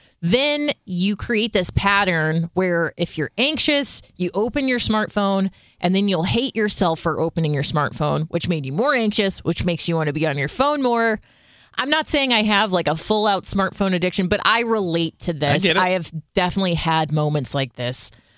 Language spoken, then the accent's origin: English; Illinois, United States; now in St. Louis, United States; I am from Southern Illinois. Very rarely would like drive over here.